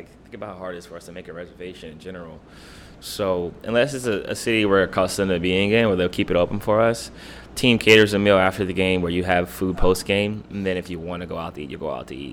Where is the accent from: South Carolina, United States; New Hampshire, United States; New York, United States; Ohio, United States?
Ohio, United States; I'm from Ohio, so like saying Cleveland is like bad, but.